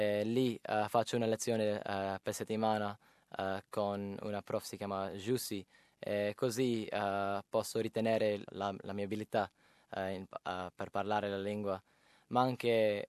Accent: Sydney, New South Wales, Australia; Italian is a second language; i miei genitori sono nati in India e io vengo da Sydney, ovviamente, quindi è un po' strano che parlo l'italiano, ma dopo di cominciare a studiare l'italiano nell'anno 8 a scuola

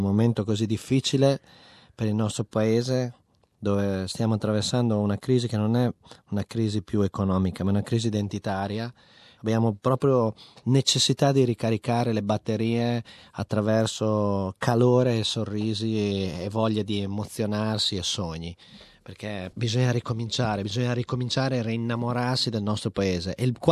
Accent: Modena, Emilia-Romagna, Italy; Perché sono emiliano, sono di Modena, sono cresciuto sotto al tavolo di mia mamma e di mia nonna quando tiravano la pasta

